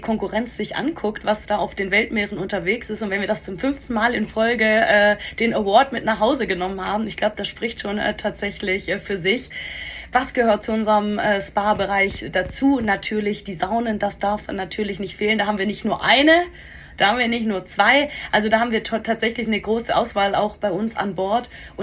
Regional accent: Baden-Württemberg, Germany; ich bin Schwabe

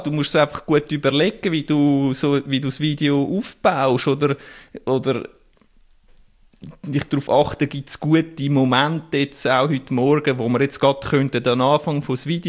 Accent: Winterthur, Zurich, Switzerland; Ich komme aus der Region Winterthur, kenne ein bisschen den Verein, habe mal mega nahe bei der Schützenwiese gewohnt

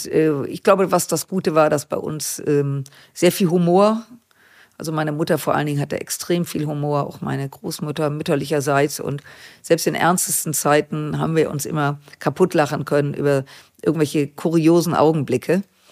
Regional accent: Düsseldorf, North Rhine-Westphalia, Germany; aber prinzipiell bin ich in Düsseldorf geboren, aufgewachsen, lebe dort mit meinem Mann. Und das ist unser Lebensmittelpunkt und diese rheinische Stadt.

